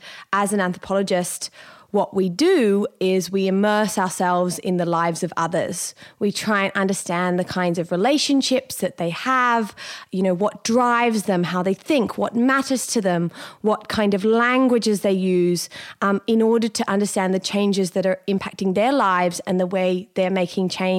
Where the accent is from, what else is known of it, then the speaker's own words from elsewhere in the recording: Sydney, New South Wales, Australia; I grew up here in Sydney, in Cronulla, and I have been brought up, though, in two very, very different cultures. My mum and my mum's family are Punjabi Sikh.